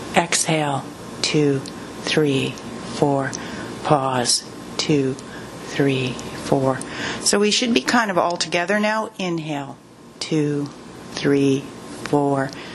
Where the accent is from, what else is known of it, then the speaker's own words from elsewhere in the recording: St. Albert, Alberta, Canada; I'm from St. Albert, Alberta, Canada, for those of you who are aware of where that is.